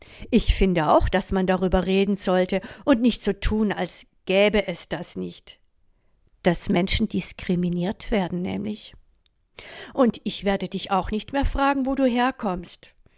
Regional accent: Freiburg, Baden-Württemberg, Germany; Ja, ich bin in Freiburg geboren und aufgewachsen.

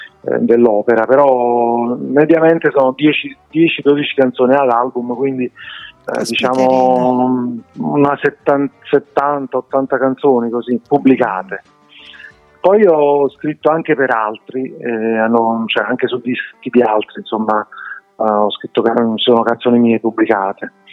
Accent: Capua, Campania, Italy; io anzi cerco di non nascondere mai la mia pronuncia, perché mi piace molto far capire che sono campano

